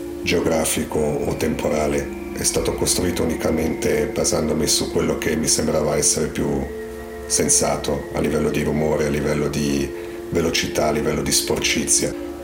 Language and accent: Italian; Camedo, Ticino, Switzerland; now in Cadenazzo, Switzerland; Sono di Camedo, attualmente abito a Cadenazzo.